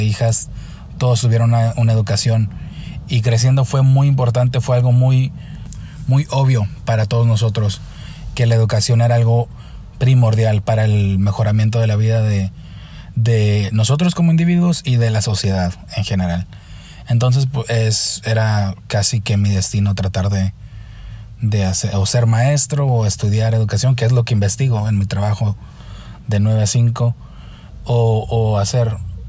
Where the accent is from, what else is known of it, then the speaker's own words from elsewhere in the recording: Tijuana, Baja California, Mexico; now in San Francisco, United States; Yo me encuentro en la bahía de San Francisco, California. Soy originario de Tijuana, Baja California, en México